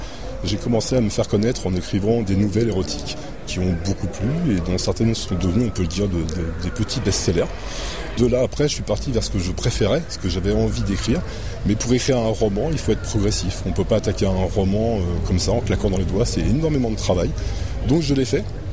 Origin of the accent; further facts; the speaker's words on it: Paris, Île-de-France, France; born there; now in Château-Arnoux, France; Je suis né à Paris, études à Paris, et après une vie aventureuse. J'ai parcouru beaucoup de pays, beaucoup de continents, et j'ai fini par me poser, enfin, un jour. Et puis, dernièrement, il y a 3 ans maintenant, à Château-Arnoux.